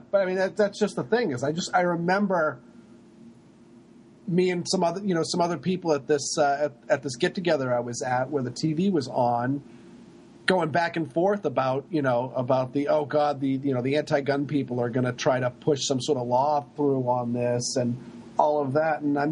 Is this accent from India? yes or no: no; Massachusetts, United States; like my home state of Massachusetts, and it's not any safer at all.